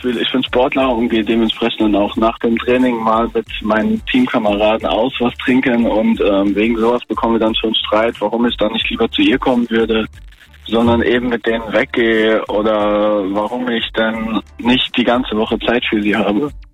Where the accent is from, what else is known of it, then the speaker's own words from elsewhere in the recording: Rhineland-Palatinate, Germany; Ich komme aus der Nähe von Worms.